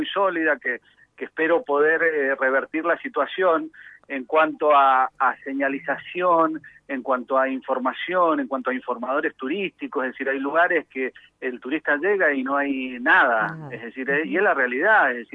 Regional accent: Mendoza, Argentina; nosotros como mendocinos creo que tenemos el derecho y el objetivo básico de conocer nuestra propia tierra.

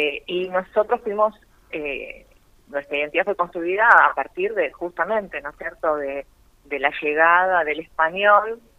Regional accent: Argentina; como argentinos

